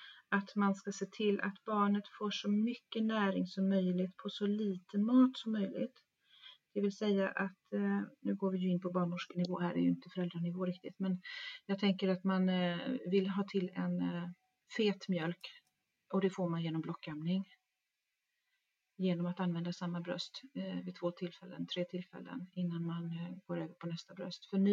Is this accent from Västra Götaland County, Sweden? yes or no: yes; Gothenburg, Västra Götaland County, Sweden; jag gick över Kungstorget hemma i Göteborg.